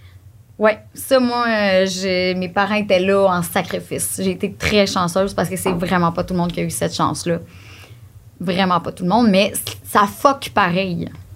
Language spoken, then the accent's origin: French; Saint-Denis-sur-Richelieu, Quebec, Canada; je viens de Saint-Denis sur Richelieu.